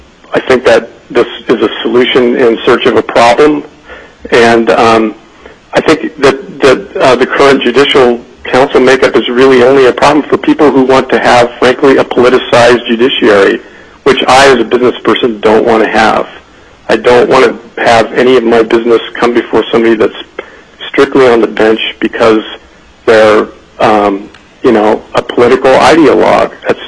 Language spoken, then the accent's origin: English; Anchorage, Alaska, United States; I'm from Anchorage. I'm a small business person here.